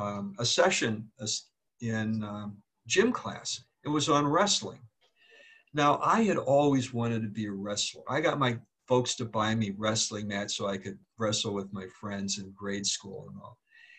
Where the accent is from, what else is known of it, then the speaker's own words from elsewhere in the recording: Chicago, Illinois, United States; So I'm now at the University of Kansas. I'm from Chicago.